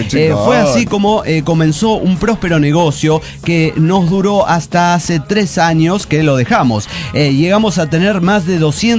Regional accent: Morelia, Michoacán, Mexico; de Morelia, Michoacán.

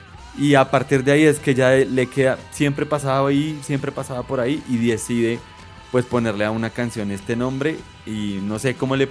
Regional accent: Colombia; Ustedes saben que nosotros somos colombianos

